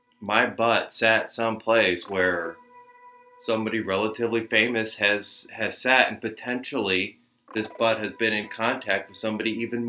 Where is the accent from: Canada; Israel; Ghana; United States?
United States; Chicago, Illinois; Because I had mentioned I was from Chicago.